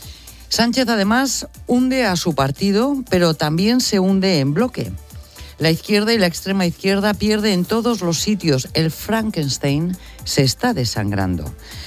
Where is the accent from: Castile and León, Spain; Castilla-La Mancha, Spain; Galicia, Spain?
Castile and León, Spain; un día menos también para saber qué es lo que puede pasar en mi tierra, en Castilla y León